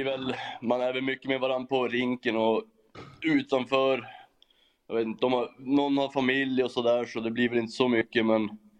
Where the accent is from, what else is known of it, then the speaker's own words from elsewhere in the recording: Norrland, Sweden; Men jag är ju norrlänning, så Luleå ligger med mig nära hjärtat.